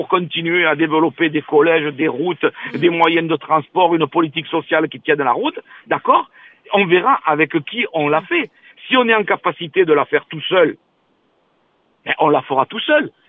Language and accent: French; Manosque, Provence-Alpes-Côte d'Azur, France; moi, je suis manosquien de cœur, hein. Je suis né à Manosque, j'ai fait mes études à Manosque, j'ai fait du sport à Manosque